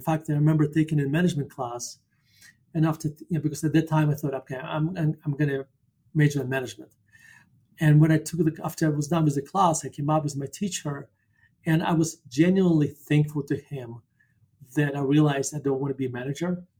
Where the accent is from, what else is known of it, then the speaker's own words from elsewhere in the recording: Murmansk, Murmansk Oblast, Russia; born there; English is a second language; But I was born in Murmansk, Russia, and Murmansk located up northwest, if you like, above the Arctic Circle. It's a very, very close to the kind of the northern tip of Norway and Finland. So it's very cold, long nights during the winter time, very, very short days.